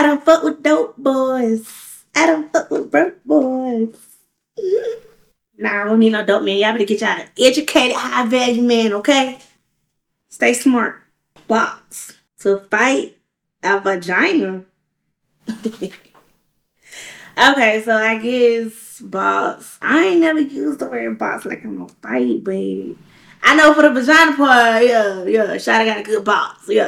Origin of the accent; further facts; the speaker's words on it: Albany, Georgia, United States; now in Atlanta, United States; I'm from Albany, but I'm in Atlanta right now killing shit.